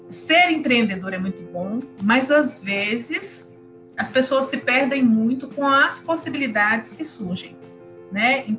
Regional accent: Minas Gerais, Brazil; now in Pará, Brazil; sou mineira, mas há algum tempo eu já moro aqui no Pará, gosto muito aqui do Pará

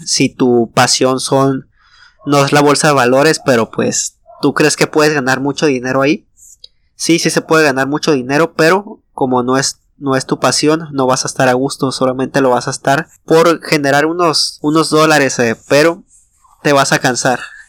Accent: Ensenada, Baja California, Mexico; tengo 21 años. Soy originario de México, del estado de Baja California, y nací en una ciudad que se llama Ensenada, que es muy popular por sus mariscos

